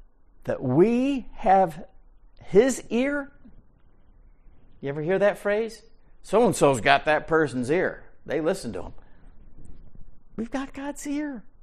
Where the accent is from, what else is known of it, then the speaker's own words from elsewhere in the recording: Waverly, New York, United States; I grew up in Waverly, New York, and there was a corner store called Yonkin's Corner Store.